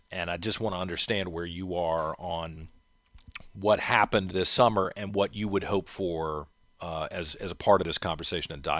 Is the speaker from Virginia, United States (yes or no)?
yes; Richmond, Virginia, United States; Richmond's my hometown, too. I'm 49, just like you are. So we probably had very different experiences in this community.